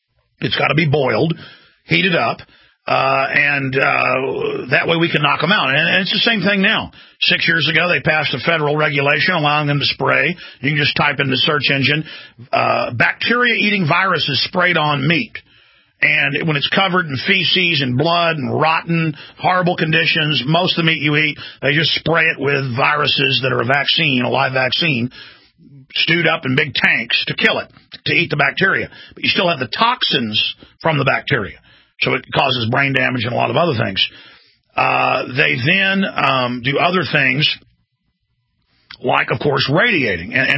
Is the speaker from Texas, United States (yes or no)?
yes; Rockwall, Texas, United States; born or raised there